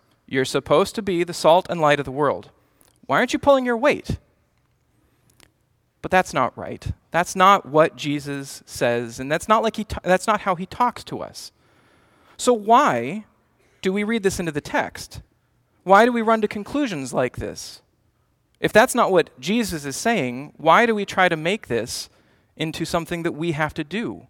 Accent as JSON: {"language": "English", "town": "Pittsburgh", "region": "Pennsylvania", "country": "United States", "tie": "born or raised there", "said": "Or in my hometown of Pittsburgh, they'd use yins."}